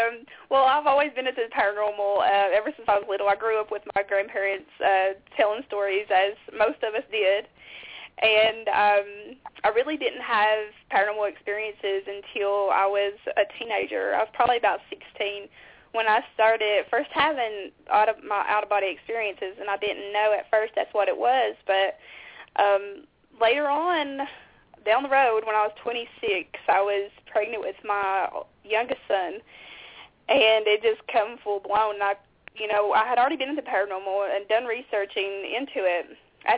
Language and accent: English; Virginia, United States; Yeah, well, I'm originally from Virginia, but we had moved down there.